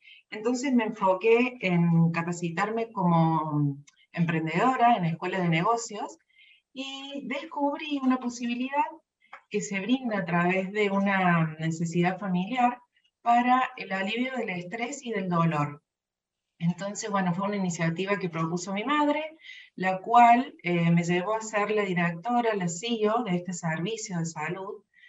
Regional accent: Córdoba, Argentina; soy de la ciudad de Córdoba, nací en Córdoba, Argentina. Me caracteriza esa esencia italiana, ya que soy segunda generación de italianos en Argentina y segunda generación de polacos en Argentina.

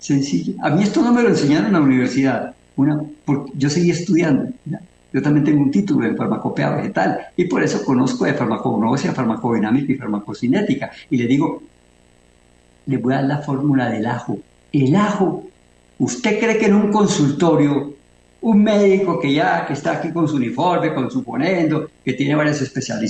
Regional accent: Medellín, Antioquia, Colombia; Aquí en mi tierra. Aquí en mi tierra, en Antioquia, sí, aquí en Antioquia, en Medellín, Antioquia

